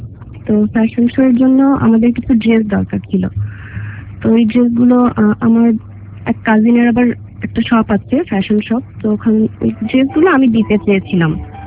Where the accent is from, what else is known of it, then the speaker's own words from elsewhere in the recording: Pabna, Rajshahi Division, Bangladesh; আমার জন্ম হয় পাবনাতে, সেখানে জন্মের কিছুদিন পরে মানে 3 বছর পরে আমার আম্মু মারা যায়। তো আমি ফ্যামিলিতে আমার বোনদের কাছে বড় হয়েছি, বড় পাবনাতে আমরা থাকতাম।